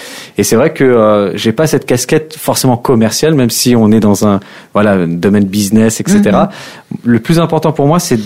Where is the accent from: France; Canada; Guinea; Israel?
France; Montmorency, Île-de-France; Comme pas mal de personnes le savent, je viens de Montmorency